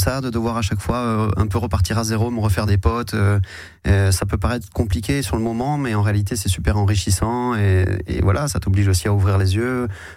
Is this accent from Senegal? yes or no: yes; Dakar, Senegal; also born or lived in Bamako, Mali / Guadeloupe; moi je suis né en Afrique. J'ai grandi